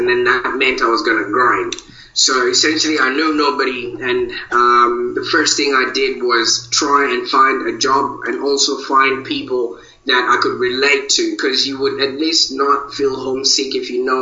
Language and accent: English; Zimbabwe; born there; I was born in Zimbabwe.